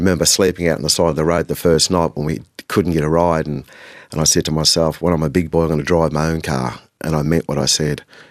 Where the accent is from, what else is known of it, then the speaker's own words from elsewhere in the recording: Swan Hill, Victoria, Australia; also born or lived in Ballarat, Australia; I grew up in Swan Hill.